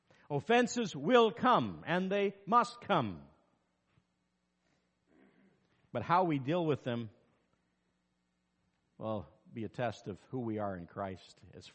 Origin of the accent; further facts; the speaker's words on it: New Brunswick, Canada; moved away; I've been here 22 years since I came from New Brunswick to here.